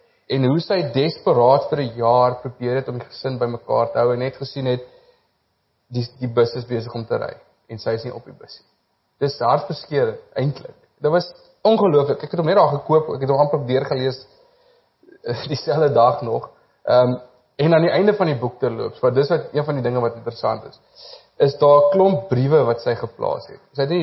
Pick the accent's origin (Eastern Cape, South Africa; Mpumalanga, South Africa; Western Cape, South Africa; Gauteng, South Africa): Eastern Cape, South Africa; Cradock; Ek is gebore in Kraddock, in die Karoo, waar ek groot geworden het, laerskool.